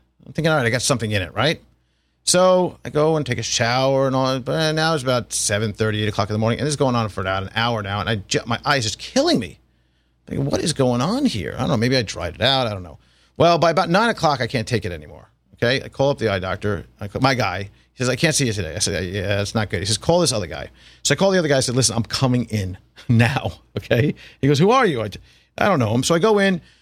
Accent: Commack, New York, United States; Kind of close to my hometown in Comac.

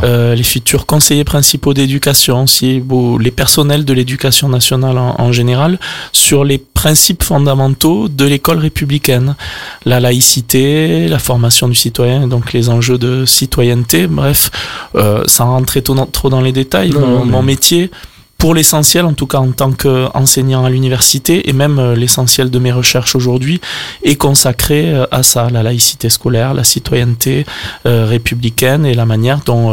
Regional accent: Tarbes, Occitanie, France; also born or lived in Lourdes; Haute-Pyrénées, je suis né à Lourdes, j'ai vécu dans mon enfance à Tarbes.

